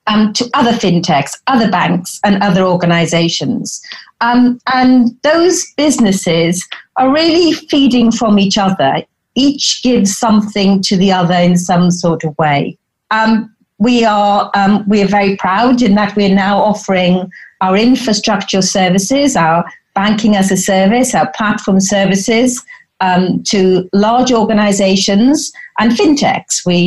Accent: United Kingdom; I think we do. We are suffering from the Brexit problems at present, but we are very positive, and whatever happens is not going to get us down at all in the UK.

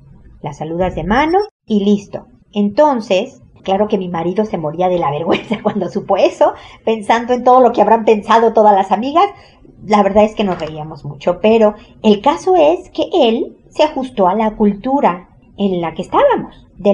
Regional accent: Mexico; now in United States; Nosotros nos fuimos a vivir a Estados Unidos hace tiempo por el trabajo de mi esposo. Y en México, de donde yo soy

